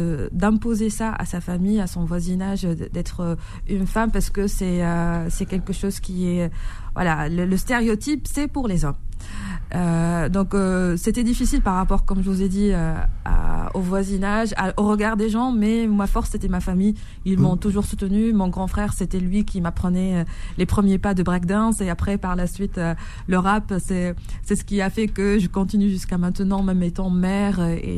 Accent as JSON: {"language": "French", "country": "Tunisia", "tie": "born or raised there", "said": "Moi, j'ai grandi en Tunisie et j'ai commencé avec la breakdance à l'âge de 10 ans."}